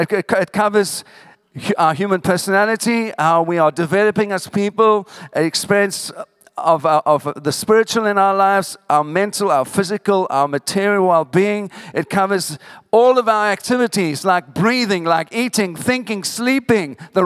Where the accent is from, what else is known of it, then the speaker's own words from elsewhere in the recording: South Africa; I come from Africa when apartheid was at its height and Mandela was in prison.